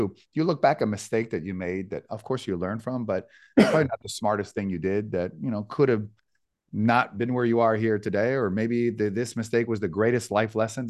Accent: Canada; I grew up as a Canadian with Wayne Gretzky

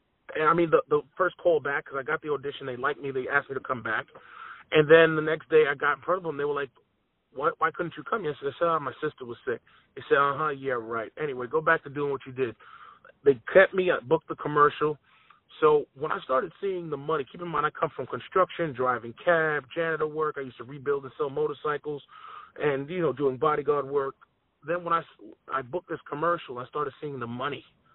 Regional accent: Rockaway Beach, New York, United States; I grew up in Rockaway Beach. I was a lifeguard.

